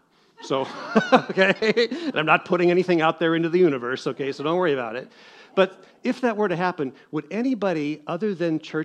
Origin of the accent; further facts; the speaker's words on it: Wisconsin, United States; born there; I was born in Wisconsin. Greendale's a suburb of Milwaukee